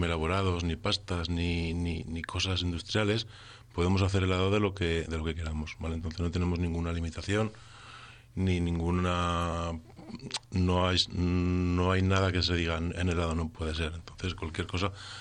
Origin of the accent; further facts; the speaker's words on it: Bierge, Aragon, Spain; Somos de Vierge los dos y parte de este proyecto vino porque nos queríamos quedar a vivir en Vierge, que era el pueblo de mis padres y el pueblo de sus padres.